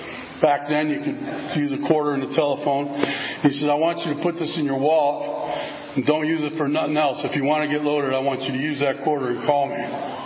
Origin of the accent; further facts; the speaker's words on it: Chicago, Illinois, United States; Where I grew up in Chicago, there was a lot of tunnels.